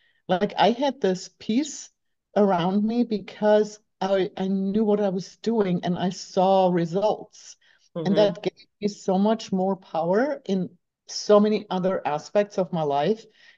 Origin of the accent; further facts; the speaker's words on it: Germany; English is a second language; moved away as an adult; So I grew up in Germany, yeah.